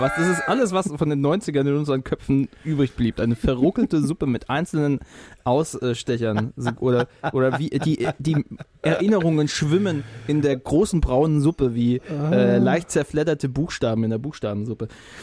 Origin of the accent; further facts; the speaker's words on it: Stuttgart, Baden-Württemberg, Germany; Nee, ich war ja aus Stuttgart.